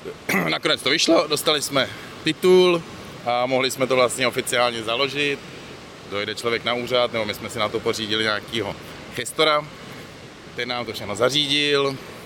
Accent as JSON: {"language": "Czech", "region": "Prague", "country": "Czechia", "said": "já jsem Pražák"}